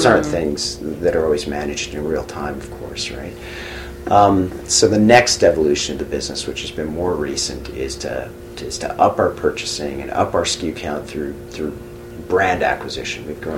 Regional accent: Canada; we're good Canadian kids too, and we're very respectful of the people that do business with us

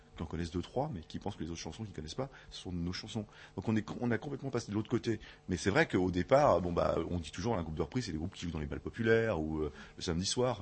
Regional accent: France; parce qu'on est Français.

